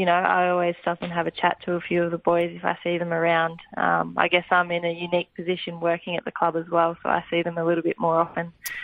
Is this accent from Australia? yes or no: yes; Wangaratta, Victoria, Australia; I grew up in Wang, and I've got two brothers